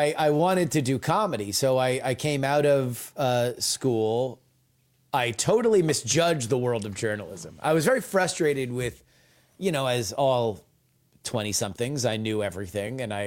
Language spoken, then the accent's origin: English; Florida, United States; that I didn't grow up with because I grew up in South Florida.